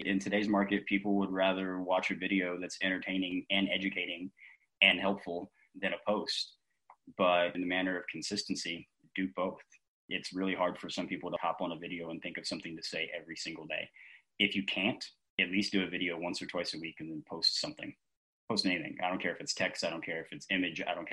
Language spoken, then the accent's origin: English; Ohio, United States; So we're obviously in Fort Mitchell, Kentucky, and I'm actually from the Cincinnati-Dayton area.